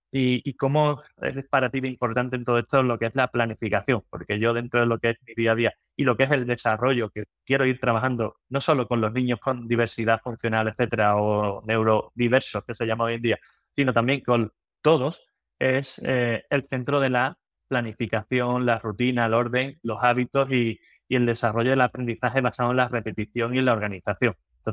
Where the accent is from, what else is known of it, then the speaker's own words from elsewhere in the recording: Cádiz, Andalusia, Spain; Yo soy de Cádiz, así que bienvenida.